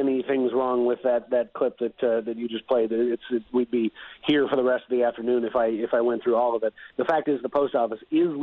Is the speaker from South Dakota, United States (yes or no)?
no; Washington, District of Columbia, United States; including my hometown here in D.C.